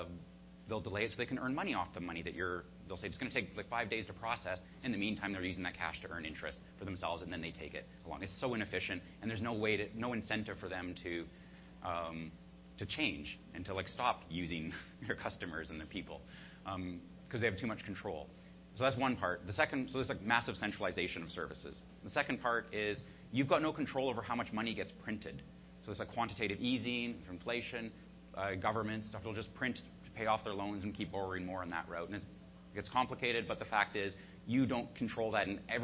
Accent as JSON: {"language": "English", "country": "Canada", "said": "Like, well, a lot of us from Canada, we're from Canada."}